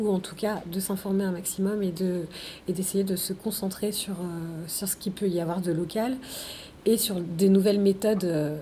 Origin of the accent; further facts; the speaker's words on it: Guadeloupe, France; pour moi en Guadeloupe, parce que je suis guadeloupéenne